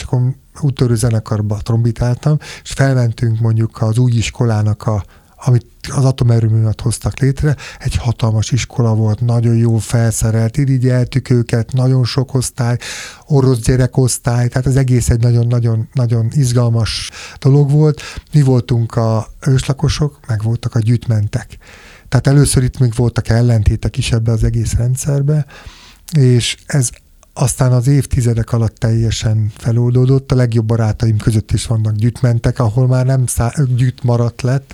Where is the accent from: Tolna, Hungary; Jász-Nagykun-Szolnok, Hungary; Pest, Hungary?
Tolna, Hungary; Paks; én őspaksi vagyok, tehát én ott születtem, több száz évre Paks, és még emlékszem gyerekkoromban, amikor megérkezett az atomerőmű. Én 72-ben születtem